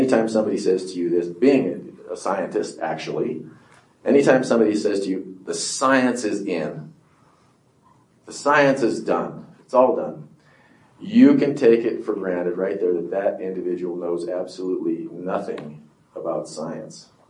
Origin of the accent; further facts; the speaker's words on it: Washoe Valley, Nevada, United States; born there; I was born in Washoe Valley, Nevada, which everyone says, where's that? You would not be alone. Population 6.